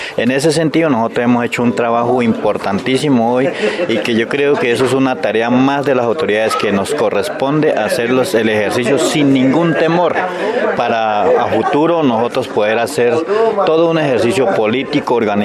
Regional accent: Miranda, Cauca, Colombia; soy de Miranda, de Resguardo Silvia La Calera

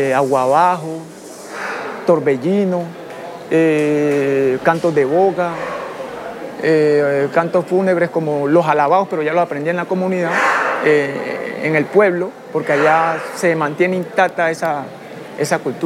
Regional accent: Huapi, Cauca, Colombia; born there; yo nací en Huapi, Cauca.

